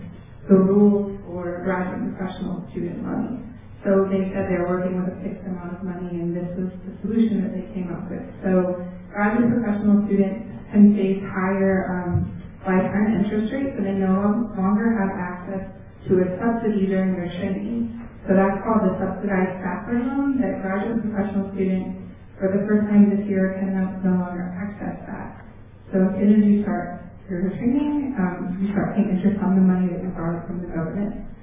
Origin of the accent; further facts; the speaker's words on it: Missouri, United States; We were supposed to meet with Congressman Emanuel Cleaver. Missouri is my home state.